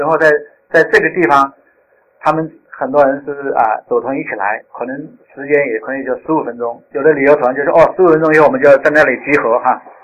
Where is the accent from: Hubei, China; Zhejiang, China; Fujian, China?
Hubei, China; 像包括像我们湖北，那地方都是比较偏远